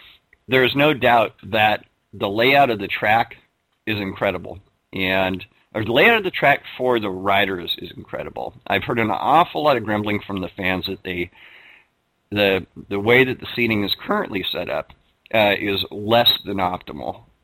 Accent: United States; Well, I'm American.

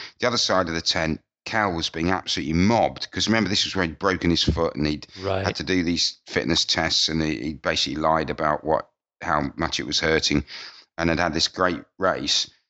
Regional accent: United Kingdom; And Yes, I'm British.

